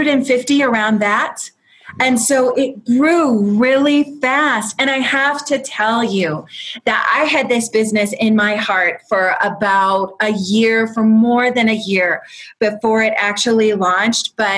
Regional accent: Iowa, United States; because I'm from Iowa. I did my undergraduate at Iowa

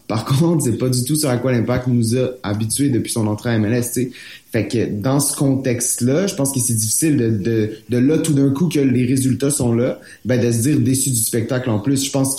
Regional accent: Montreal, Quebec, Canada; Moi, je suis Montréalais

